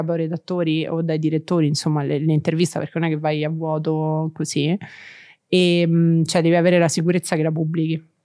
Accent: Rome, Lazio, Italy; noi da romani mica la conosciamo tutta la città, non siamo turisti

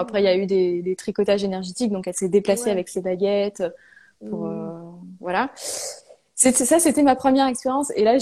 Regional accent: Auvergne-Rhône-Alpes, France; je suis revenue dans ma région natale

